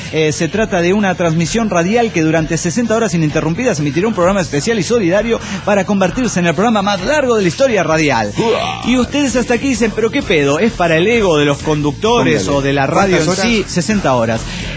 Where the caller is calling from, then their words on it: Córdoba, Argentina; de Vialema C, Córdoba, Argentina.